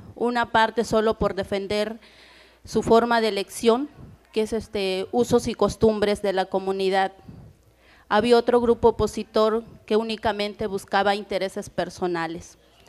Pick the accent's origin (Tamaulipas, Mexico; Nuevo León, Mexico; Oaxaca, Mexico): Oaxaca, Mexico; Asunción Tlacolulita; Vengo de Asunción Tlacolulita, un pueblo zapoteca. Tlacolulita es un pueblo muy pequeño en cantidad de habitantes, pero sí muy grande en cultura.